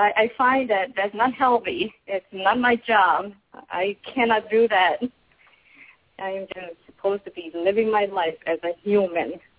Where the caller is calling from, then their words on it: Florida, United States; I'm calling from Florida.